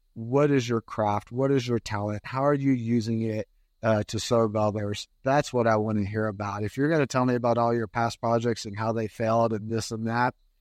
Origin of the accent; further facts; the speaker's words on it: Austin, Texas, United States; So born and raised in Austin, Texas, and man, just, you know, the cliche, the mountains were calling.